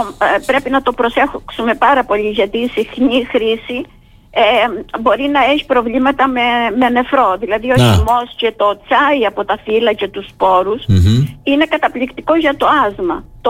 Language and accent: Greek; Krousonas, Crete, Greece; πως έμαθα εγώ στο χωριό μου, στον Κρουσόνα, τα βότανα.